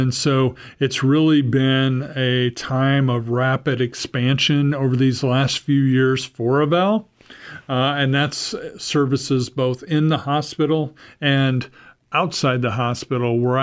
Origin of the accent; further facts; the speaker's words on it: Iowa, United States; now in Sioux Falls, United States; I'm originally from West Central Iowa, lived here in South Dakota most of my adult life.